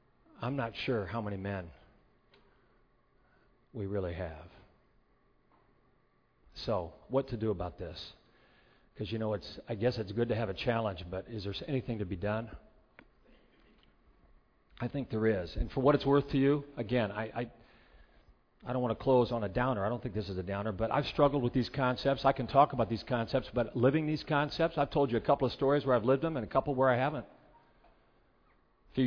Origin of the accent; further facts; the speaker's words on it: Kokomo, Indiana, United States; I've been born in Kokomo. I grew up in Kokomo. I live in Kokomo.